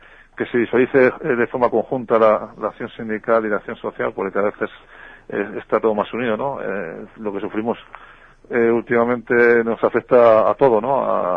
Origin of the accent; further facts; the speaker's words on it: Valladolid, Castile and León, Spain; moved away as an adult; now in Madrid, Spain; yo soy ferroviario, soy de Valladolid, y me trasladé a Madrid hace ya unos 20 años